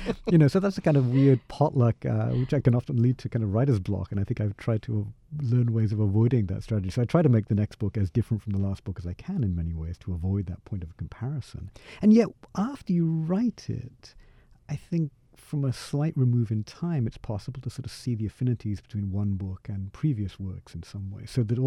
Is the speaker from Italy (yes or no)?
no; England, United Kingdom; Well, I grew up in England.